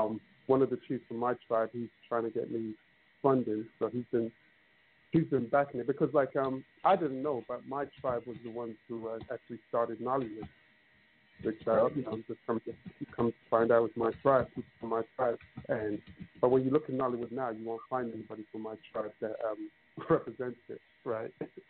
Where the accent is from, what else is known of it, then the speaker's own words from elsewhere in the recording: England, United Kingdom; it's growing up in England.